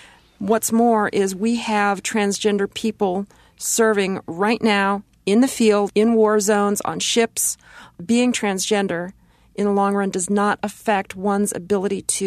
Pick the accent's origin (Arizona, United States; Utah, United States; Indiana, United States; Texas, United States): Arizona, United States; I grew up near Luke Air Force Base, and my mom was a teacher near the base.